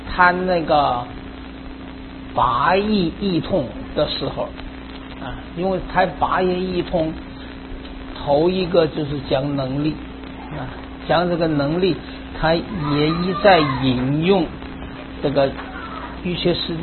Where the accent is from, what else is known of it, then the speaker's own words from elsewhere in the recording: China; 我们中国人好圆融好融通啊